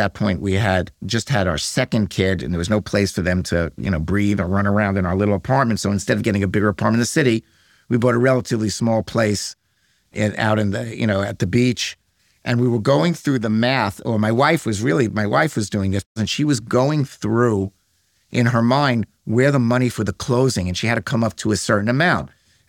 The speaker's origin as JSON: {"language": "English", "town": "Brooklyn", "region": "New York", "country": "United States", "said": "I came from Brooklyn. I never went, you know, never saw it."}